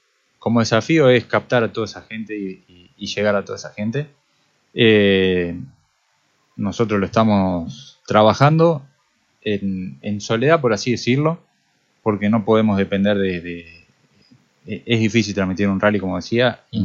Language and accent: Spanish; Rojas, Buenos Aires Province, Argentina; Yo soy de Roja